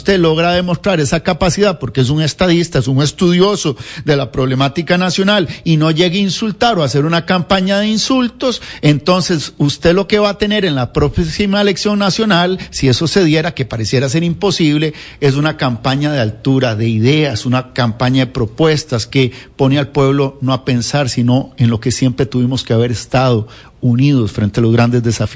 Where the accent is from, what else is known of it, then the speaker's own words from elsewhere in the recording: Costa Rica; ponernos a pelear como costarricenses, y en los momentos más críticos estuvimos divididos como nación.